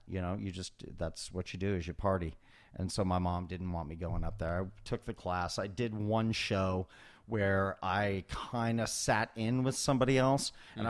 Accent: California, United States; I'm from Northern California.

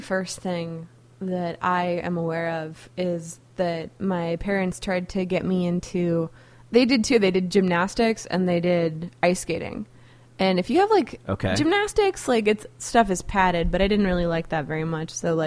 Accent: Oakland, California, United States; I grew up in Oakland, yeah.

